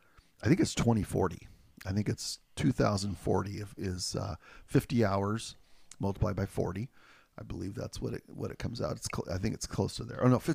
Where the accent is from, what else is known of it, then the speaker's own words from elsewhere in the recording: Centralia, Washington, United States; when I told him I was from Centralia, he goes, really? You're from that hole in the wall?